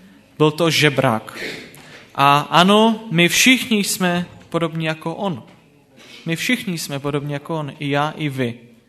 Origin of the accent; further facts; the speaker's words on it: Moravian-Silesian Region, Czechia; Něco o sobě, tak jsem z Ostravy, pocházím tady z Bystřice nebo z Oldřichovic.